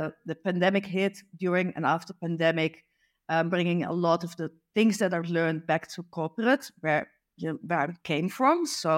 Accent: Netherlands; I am from the Netherlands.

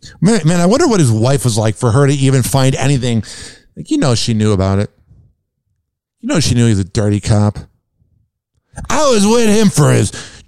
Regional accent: Chicago, Illinois, United States; I grew up in Chicago. I grew up in the suburbs.

